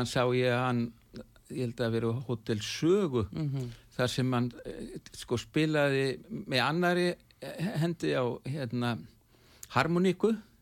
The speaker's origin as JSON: {"language": "Icelandic", "region": "Northwestern Region", "country": "Iceland", "tie": "born or raised there", "said": "Að ég er úr Skagafyrðinu þannig að ég ólst upp við kóra úr öllum áttum."}